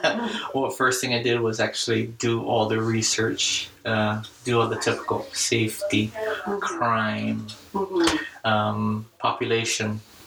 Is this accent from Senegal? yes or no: no; Guam; When I was growing up on Guam, my father concentrated on English really for us